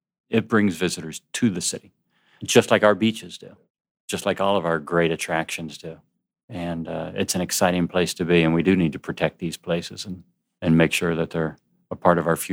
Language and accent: English; St. Petersburg, Florida, United States; I am a native, you know, like a lot of folks. I was born and raised here in St. Pete. Lived down on 4th Street South where I grew up.